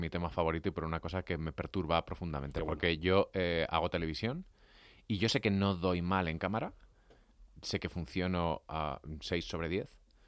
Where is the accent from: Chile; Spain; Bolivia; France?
Spain; Valencian Community; No, soy valenciano